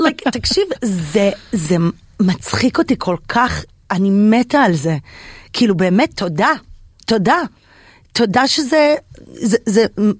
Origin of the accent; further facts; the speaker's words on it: Los Angeles, California, United States; זאת אומרת שיום לפני, היא ב-LA, שזה הבית שלי. גדלתי שם 20 שנה.